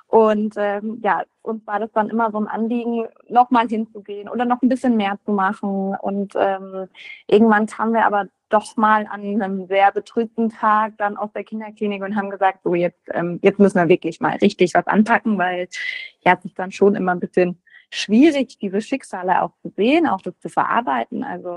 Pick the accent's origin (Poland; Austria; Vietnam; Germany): Germany; Böttingen, Baden-Württemberg; Also ich komme aus Böttingen, auch ein Vorort von Freiburg und das ist gar nicht so weit.